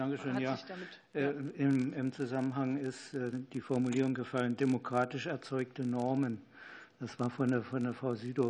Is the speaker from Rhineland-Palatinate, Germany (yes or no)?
no; Pforzheim, Baden-Württemberg, Germany; Ich komme aus Pforzheim. Das ist eine Stadt, die sehr viel mit Recycling von Edelmetallen zu tun hat.